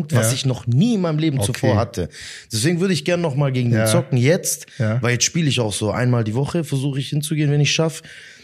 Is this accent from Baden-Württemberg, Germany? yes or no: yes; Eislingen, Baden-Württemberg, Germany; Aus Eislingen bei Göppingen.